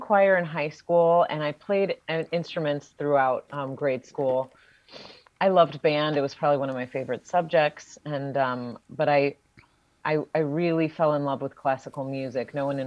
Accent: Lemont, Illinois, United States; I grew up here. I was born here. I grew up in Lamont, which is a southwest suburb of Chicago

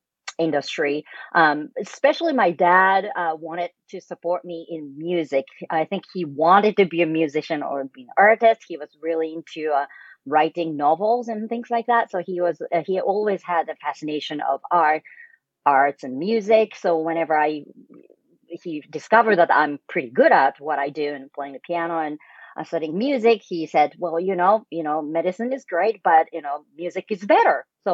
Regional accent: Hokkaido, Japan; also born or lived in Tokyo; now in United States; So I was born in Japan and raised in Hokkaido, the northern part of Japan, and went to high school and an undergraduate school in Tokyo. I was in Tokyo for 7 years, and I came to the States for my master's degree.

